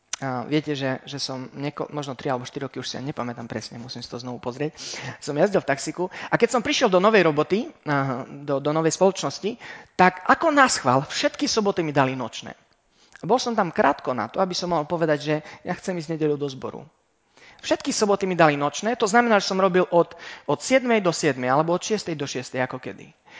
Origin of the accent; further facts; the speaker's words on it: Romania; Nie, reku, ja som len na návšteve a odkiaľ som z Rumunska, tak som hovoril, kde som sa narodil.